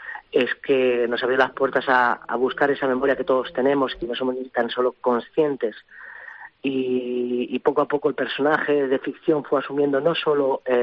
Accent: Barcelona, Catalonia, Spain; yo soy de aquí de Barcelona

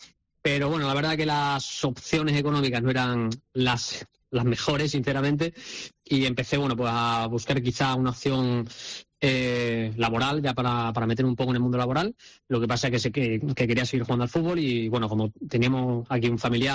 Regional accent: Cáceres, Extremadura, Spain; Yo soy de Cáceres, allí en Cáceres jugaba en el Diocesano de Cáceres

